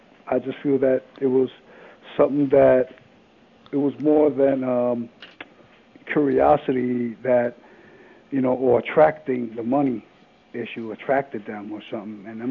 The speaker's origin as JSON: {"language": "English", "town": "New York City", "region": "New York", "country": "United States", "accent": "New York", "said": "Yeah, I am from New York City."}